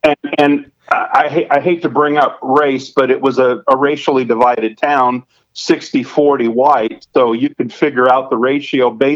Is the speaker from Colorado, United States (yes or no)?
no; Iowa, United States; So I've been in Iowa for 25 years. I grew up here in Iowa, actually.